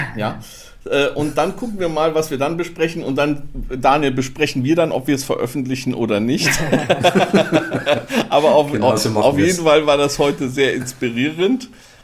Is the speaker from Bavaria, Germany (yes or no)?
no; North Rhine-Westphalia, Germany; Wir als Rheinländer sind ja stolz auf unseren Trierer Mitbürger